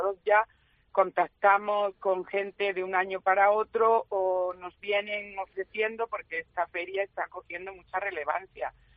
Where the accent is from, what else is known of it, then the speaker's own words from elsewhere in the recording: Montilla, Andalusia, Spain; vermú de Andalucía, de Montilla. Yo lo traigo de mi tierra porque lo conozco y lo garantizo.